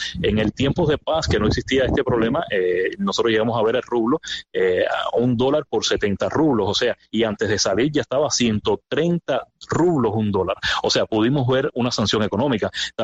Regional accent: Cuba; moved away as an adult; nosotros salimos de Cuba, íbamos con la pobreza extrema dentro de nuestra mente, 37 años sin haber salido de Cuba, que es la edad actual que tenemos

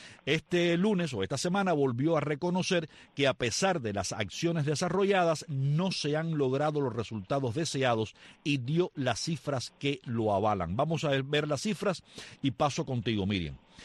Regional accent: Cuba; soy cubano.

